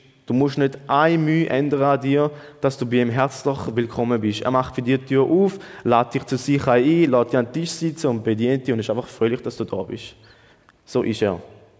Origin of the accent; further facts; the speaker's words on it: Switzerland; accent: Swiss German; ich rede Schweizerdeutsch